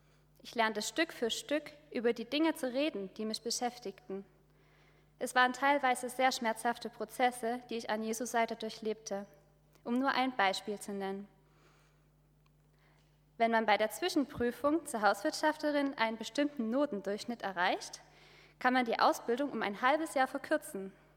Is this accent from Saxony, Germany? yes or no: yes; Saxony, Germany; born there; Ich komme gebürtig aus Sachsen.